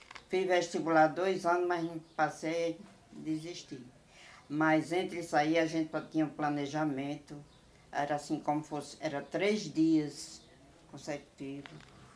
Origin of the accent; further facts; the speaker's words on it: Caraúbas, Rio Grande do Norte, Brazil; born there; Eu nasci em Caraúvas, cedo do 2 de 48